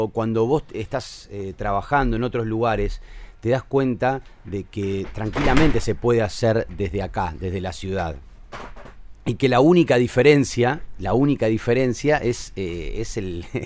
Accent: Rosario, Santa Fe, Argentina; uno siempre feliz de que somos de acá, somos de Rosario.

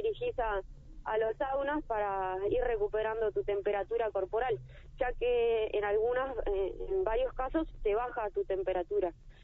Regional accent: General Roca, Río Negro, Argentina

